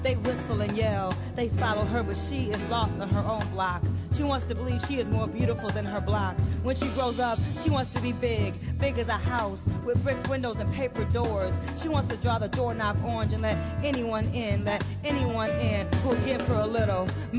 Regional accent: Detroit, Michigan, United States; now in New York City, United States; You know, I grew up in Detroit, and when I moved to New York City, I lived in Brooklyn first, and then eventually felt the need to go uptown

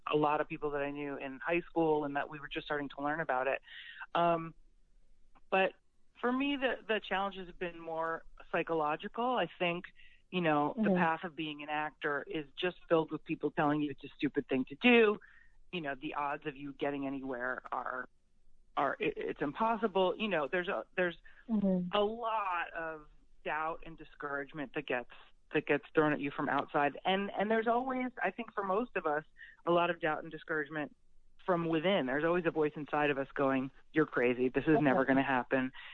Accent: New Jersey, United States; I remember I grew up in New Jersey, and so Lyme was really, really present.

